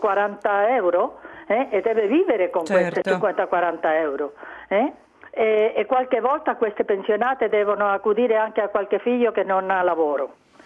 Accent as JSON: {"language": "Italian", "country": "Spain", "second_language": "Italian", "lives_now": "Switzerland", "said": "in comparazione con la Spagna, che è il mio paese"}